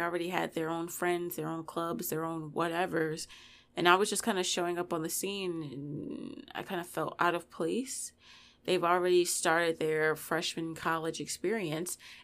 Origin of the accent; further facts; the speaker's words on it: Baltimore, Maryland, United States; accent: Baltimore; I make sure in the podcast episodes that I try not to have like a Baltimore accent, but it's there, but I try to cover it up.